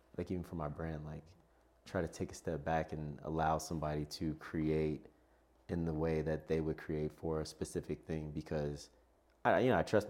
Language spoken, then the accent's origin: English; Detroit, Michigan, United States; also born or lived in South Carolina; like I said, grew up in Detroit, moved to South Carolina. And I grew up on Joy Road in Detroit, West Side to be exact.